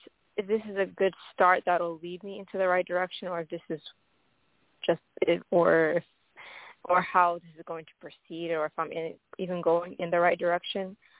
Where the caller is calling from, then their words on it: Ohio, United States; I'm calling from Ohio.